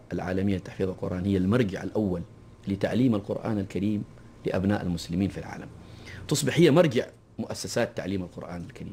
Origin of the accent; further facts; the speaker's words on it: Jeddah, Makkah Province, Saudi Arabia; مع أننا إحنا من أهل جدة